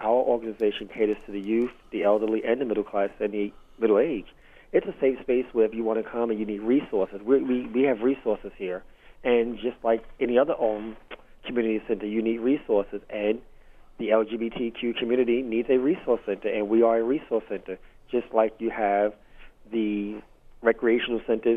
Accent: New York City, New York, United States; I'm from New York, and I mean, it's so hard to find a gay bar in New York.

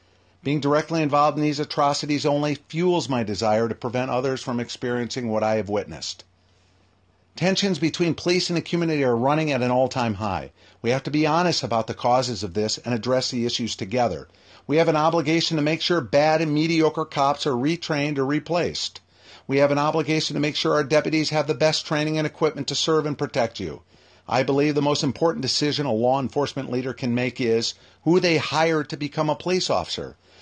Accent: Ann Arbor, Michigan, United States; Born and raised in Ann Arbor, I have 33 years' experience as a police officer

